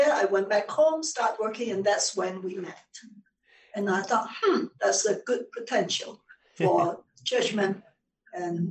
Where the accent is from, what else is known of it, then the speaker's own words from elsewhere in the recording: Hong Kong; now in Salt Lake City, United States; Well, we were both born and raised in Hong Kong. And both converts to the church.